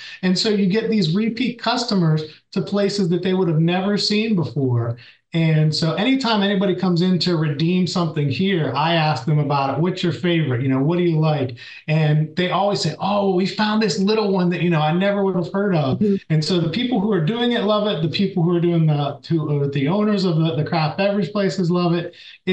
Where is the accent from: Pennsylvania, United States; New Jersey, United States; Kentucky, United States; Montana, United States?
Pennsylvania, United States; Berlin; Like I grew up in Berlin, a little town in Somerset County, and we have a brewery there called White Horse Brewing.